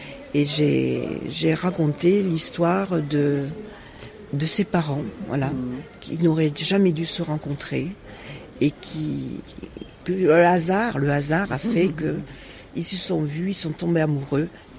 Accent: Grand Est, France; c'est un roman lorrain, puisque c'est mon pays d'origine, dans les Vosges.

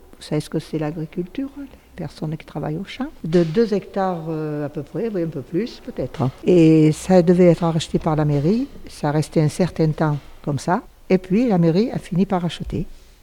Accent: Provence-Alpes-Côte d'Azur, France; Je ne suis pas née à Perm, je suis née à Lille sur la Sorgue, parce qu'à Perm, il n'y avait pas de maternité. Et j'ai toujours habité Perm avec mes parents.

